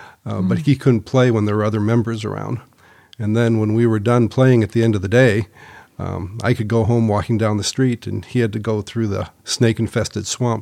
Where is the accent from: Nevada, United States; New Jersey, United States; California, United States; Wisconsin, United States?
Wisconsin, United States; Rice Lake; born there; also born or lived in Louisiana, Missouri / Baton Rouge, Louisiana / Houston, Texas / New Orleans, Louisiana; Well, I was born in Rice Lake, Wisconsin. And then my dad worked for a construction company, and we moved really frequently.